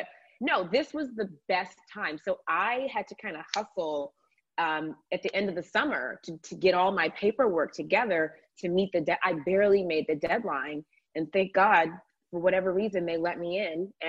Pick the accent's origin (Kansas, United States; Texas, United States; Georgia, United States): Georgia, United States; But no, I absolutely loved my childhood and growing up in the South. There's just something so special about Southern hospitality and the air in Georgia when it's not pollen season